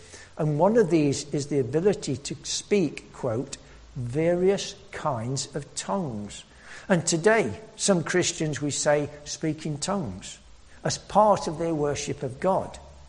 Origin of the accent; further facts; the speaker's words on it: East Midlands, United Kingdom; I was born and brought up in Nottinghamshire, and for a time we lived next door in Nottinghamshire to my father's mother